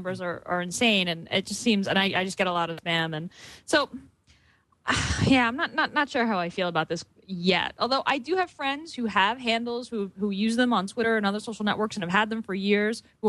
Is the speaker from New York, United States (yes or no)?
yes; Brooklyn, New York, United States; So if you search for Brooklyn, New York, you can see how big my hometown really is, or my home borough really is.